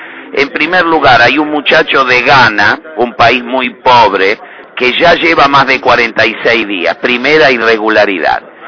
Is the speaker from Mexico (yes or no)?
no; Argentina; Yo soy argentino, a mí me detuvieron por venir a ver a mis hijos.